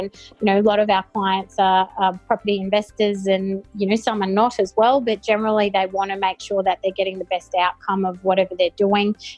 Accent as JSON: {"language": "English", "town": "Thursday Island", "region": "Queensland", "country": "Australia", "tie": "born or raised there", "said": "But, yeah, up until the end of year 9, we did all our growing up on Thursday Island."}